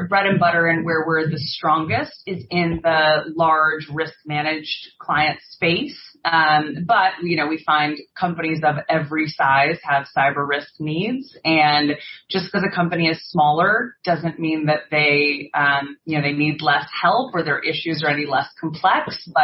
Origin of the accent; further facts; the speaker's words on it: United States; now in London, United Kingdom; You know, I'm an American. Mm-hmm. I've been here for almost 10 years